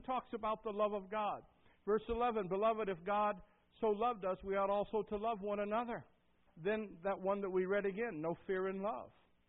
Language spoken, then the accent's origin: English; Detroit, Michigan, United States; I was just now thinking, when I was growing up in Detroit